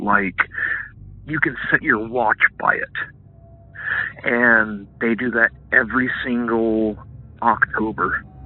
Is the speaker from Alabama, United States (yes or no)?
no; Idaho, United States; So I'm from Owyhee County, Idaho, and we have a lot of lights in the sky out here